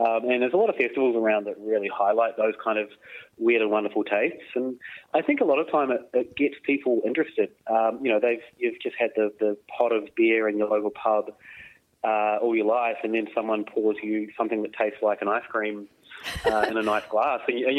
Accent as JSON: {"language": "English", "country": "New Zealand", "moved": "as an adult", "lives_now": "Australia", "said": "Went and studied journalism, then moved to Australia. I'm from New Zealand originally, and was studying part time."}